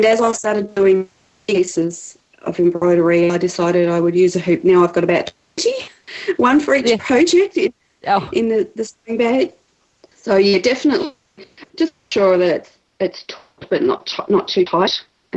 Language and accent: English; Australia; the Australian Quilt Convention, which I always go to. I'm lucky enough that it's in my hometown.